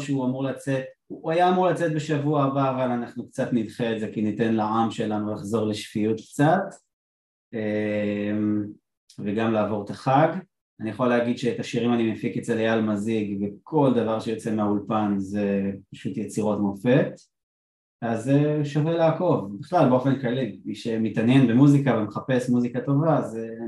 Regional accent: Afula, Northern District, Israel; born there; אני בן 38, נולדתי באפולה, גדלתי במוסדות של הציונות הדתית, גדלתי במדרשיית נועם בפרדס חנה

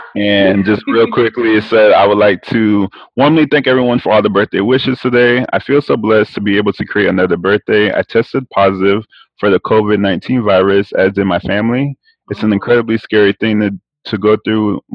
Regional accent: Miami, Florida, United States; I'm from Miami, so I knew maybe about half the songs

